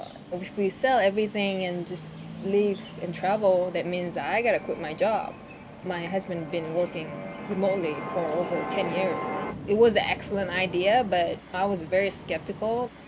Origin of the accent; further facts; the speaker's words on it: South Korea; English is a second language; moved away as an adult; now in United States; Korea. Okay. Yeah, I'm from Korea and I moved to US.